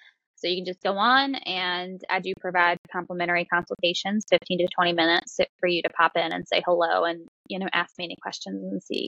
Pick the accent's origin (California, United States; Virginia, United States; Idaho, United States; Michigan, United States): Virginia, United States; I'm originally from Virginia. Yep. I'm a mountain girl.